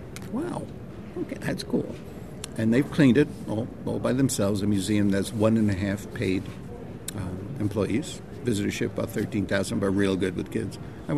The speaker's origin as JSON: {"language": "English", "region": "New Jersey", "country": "United States", "said": "I'm from Jersey. We punch people out."}